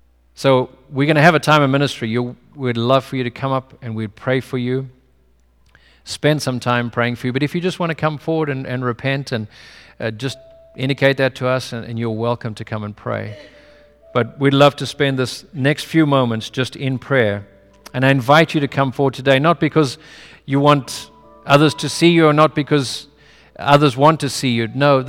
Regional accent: Cape Town, Western Cape, South Africa; born there; I was born in Cape Town, and as a result, I speak differently to someone who was born in Johannesburg.

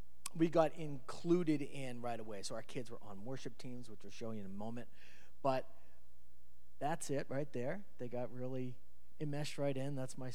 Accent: Wakefield, Massachusetts, United States; He's actually from the town I grew up in Boston. He lives from Lynn. I'm from Wakefield, so it's really interesting.

